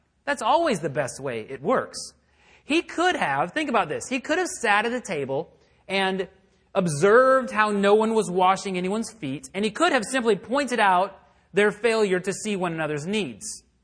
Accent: Texas, United States; because growing up in Texas, you know, 100 degree summers, that was brutal.

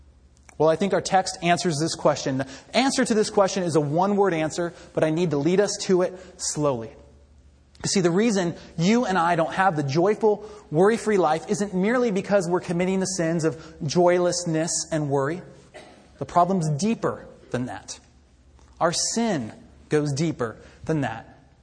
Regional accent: Sacramento, California, United States; there's exactly one sermon that I remember from the church that I grew up in the Sacramento area from Pastor Smith.

